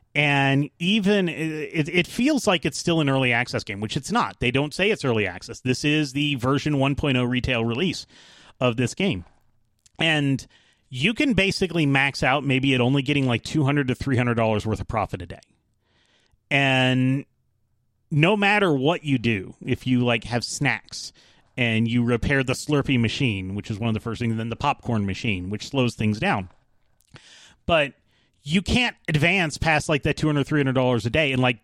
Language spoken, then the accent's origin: English; Atlanta, Georgia, United States; I grew up here in Atlanta. We didn't have snow. Yes, it was uphill because it's very hilly here.